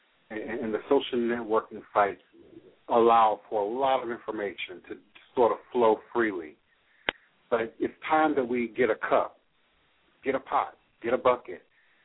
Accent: Washington, District of Columbia, United States; also born or lived in Maryland; Yes, I grew up in the Maryland, D.C. area, Washington, D.C.

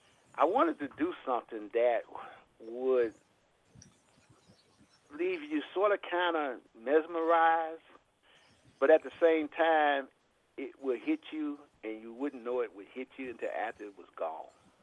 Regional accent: Chicago, Illinois, United States; I'm from Chicago, Illinois.

